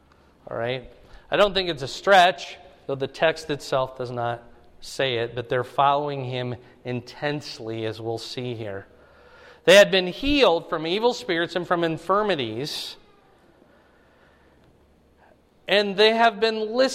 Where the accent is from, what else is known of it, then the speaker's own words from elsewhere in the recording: Fort Dodge, Iowa, United States; But I grew up in Fort Dodge